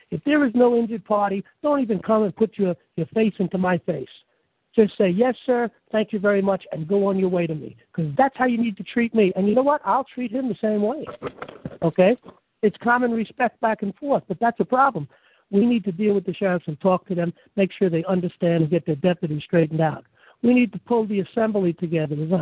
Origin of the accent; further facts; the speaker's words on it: Bronx, New York, United States; I grew up in the Bronx. I knew a lot of cops. I hung out in a couple of bars that were cop bars.